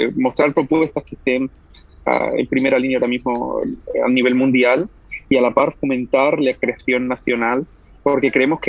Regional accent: Spain; moved away as an adult; now in Switzerland; Yo es cierto que soy español, pero ya hace muchos años ya que salí de España, hace casi 10 años que vivo en Suiza, ¿no?

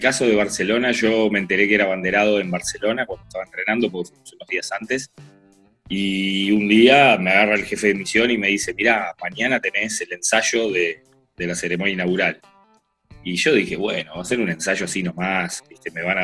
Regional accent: Uruguay; a deportistas como somos los uruguayos y los sudamericanos

